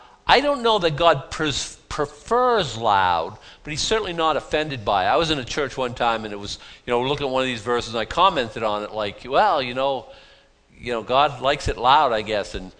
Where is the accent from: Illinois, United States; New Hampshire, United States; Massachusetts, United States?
Massachusetts, United States; Boston; I grew up in Boston. We don't have any around here, but like, you know, there was Hyde Park and Brighton where I lived